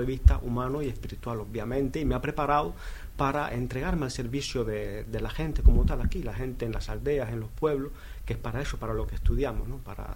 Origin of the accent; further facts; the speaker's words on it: Cuba; yo soy cubano, nací en Cuba hace 42 años, hijo de gallegos migrados